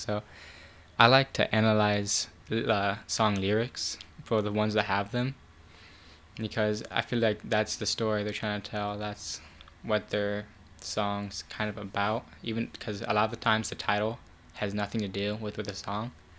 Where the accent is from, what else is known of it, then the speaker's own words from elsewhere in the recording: Bryan, Ohio, United States; I'm from Bryan, Ohio.